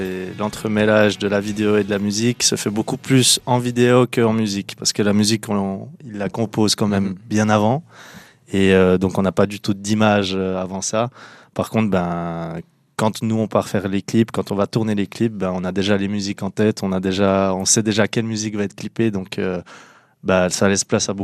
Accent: Switzerland; On est des Suisses, donc on aime la montagne et puis on a toujours aimé la montagne

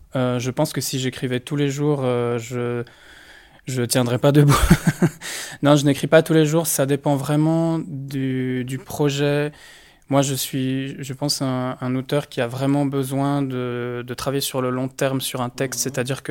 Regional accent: Delémont, Jura, Switzerland; moved away; moi, qui ai fait mes études aussi en France, qui suis parti de ma ville natale, de Lémont

